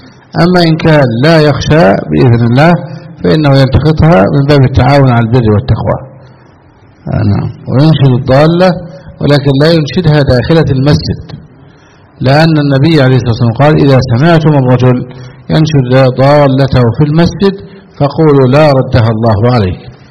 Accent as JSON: {"language": "Arabic", "country": "Egypt", "said": "يعني بعض الناس عندنا في مصر ينادي"}